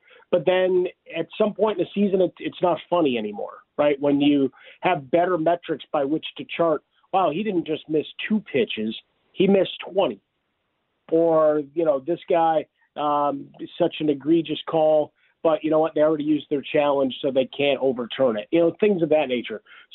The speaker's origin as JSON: {"language": "English", "town": "Chicago", "region": "Illinois", "country": "United States", "tie": "born or raised there", "said": "Brother, I grew up in Chicago. I don't trust anybody."}